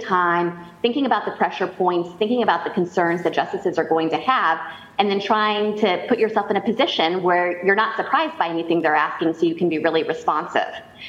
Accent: Idaho, United States; I was born and raised in Idaho. I'm a very proud Idahoan, and I was very honored to get to represent my state as Miss Idaho

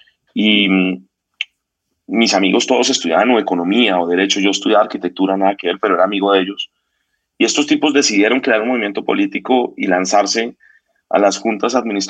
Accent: Bogotá, Colombia; eran unos chinos jóvenes de Bogotá. Nos lanzamos y salimos elegidos. Yo salí elegido a edil de Suba.

